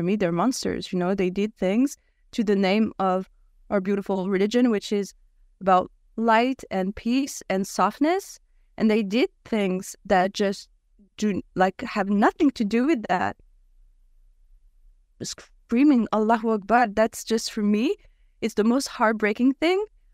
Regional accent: Paris, Île-de-France, France; I'm French, you know, my background is Algerian and I'm very proud of being Algerian, but I'm French, like my hometown is Paris.

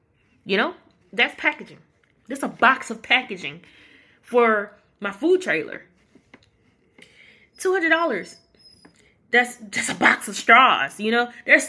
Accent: Mississippi, United States; Sorry. I'm from Mississippi. You're going to get some of them SCRs instead of STRs every now and then.

